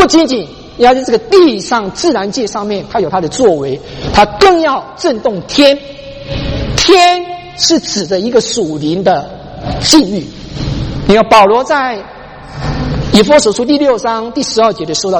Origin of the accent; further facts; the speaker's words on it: Taiwan; 还有我不晓得在我们从台湾来的哈